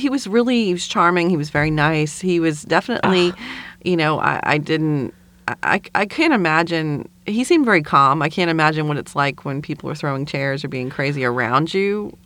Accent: New Orleans, Louisiana, United States; Undergrad, and I am from New Orleans.

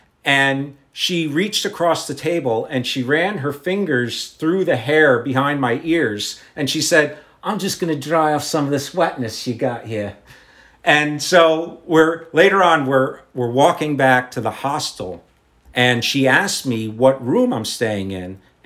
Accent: United States; he heard my accent and he asked me if I was British. And I said, "Non, je suis Américain."

